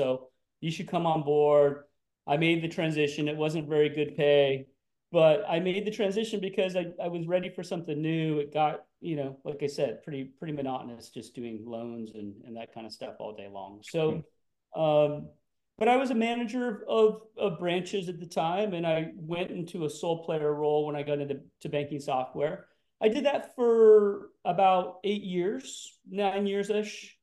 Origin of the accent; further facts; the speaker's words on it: Oregon, United States; I'm an Oregon Duck, so I went to school in Oregon. I'm born and raised in Oregon. I went to University of Oregon.